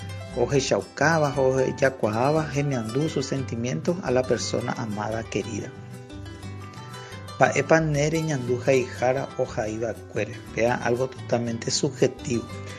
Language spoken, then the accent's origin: Spanish; Paraguay; todo lo que ustedes vean como sentimientos, hechos que nos identifican como paraguayos.